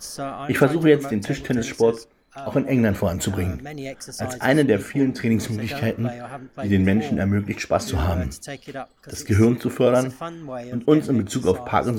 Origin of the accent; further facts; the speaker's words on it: Denmark; ich komme aus Dänemark.